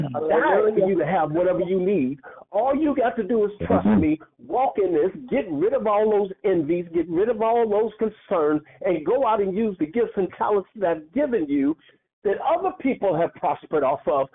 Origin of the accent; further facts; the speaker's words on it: Chicago, Illinois, United States; I was raised in Chicago. I was raised in everybody was black in the neighborhood. There was no mixture where I was raised at.